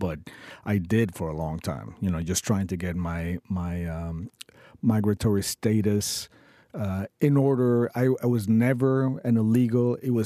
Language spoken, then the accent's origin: English; Mexico; English is a second language; now in United States; I'm Mexican. I was born and raised there. I'm an American now.